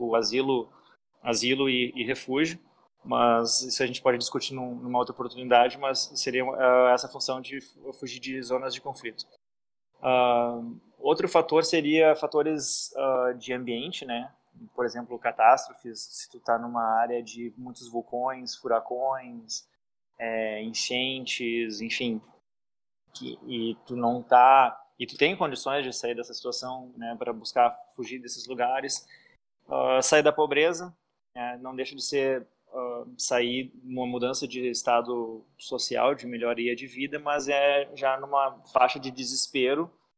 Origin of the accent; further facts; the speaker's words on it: Brazil; moved away as an adult; now in United States; Eu sou brasileiro, tem alguns outros brasileiros também.